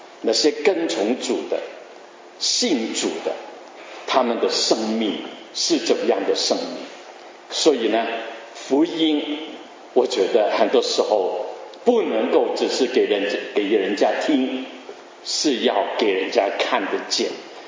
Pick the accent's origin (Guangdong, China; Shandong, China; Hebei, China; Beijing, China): Guangdong, China; 我们广东人说白山啊